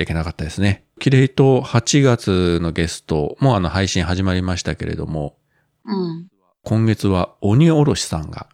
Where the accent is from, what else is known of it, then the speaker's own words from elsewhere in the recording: Kyushu, Japan; 生粋の九州人の自分ですらバテてるんだから当然ですよ。